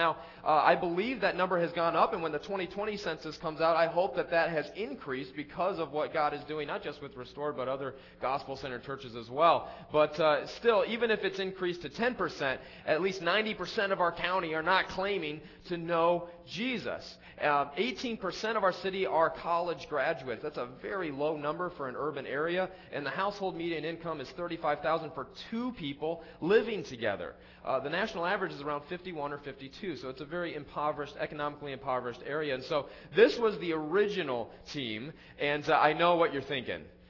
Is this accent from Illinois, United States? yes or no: no; Cleveland, Ohio, United States; Well, I grew up in Cleveland, Ohio, and I want to share with you just a little bit about my story